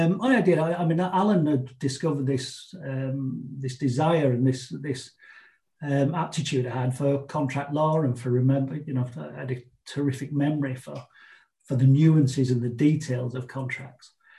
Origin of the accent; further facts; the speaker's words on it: Yorkshire and the Humber, United Kingdom; And my parents emigrated from Ireland in the 60s and brought us up over here. I was born over here in Yorkshire.